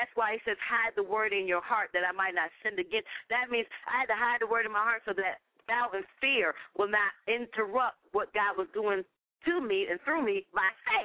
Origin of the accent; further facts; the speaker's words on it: Connecticut, United States; I'm not afraid of snow because I'm from Connecticut, so that didn't bother me.